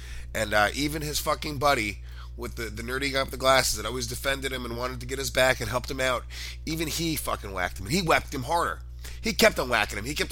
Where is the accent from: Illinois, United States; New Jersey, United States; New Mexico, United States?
New Jersey, United States; Paterson; born there; I was born in Jersey, so I can say that, guys. That's like saying the N-word and being a black person. I'm allowed to fucking... I also wasn't even just born in Jersey. I was born in the worst of the Jersey. Patterson, P-Town, nigga.